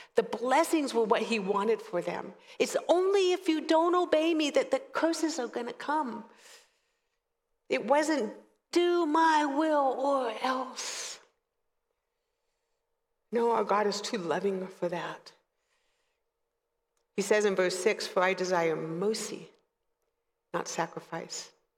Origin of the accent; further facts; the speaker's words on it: California, United States; I grew up in Southern California with curly hair that I hated, right? And the first few hours of every morning were always foggy. We lived somewhat near the coast.